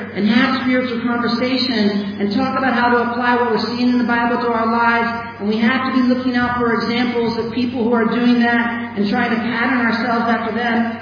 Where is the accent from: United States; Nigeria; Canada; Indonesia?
United States; now in South Africa; It's a little like me living here in Africa as an American. I'm a citizen of the United States, and yet I'm living in South Africa.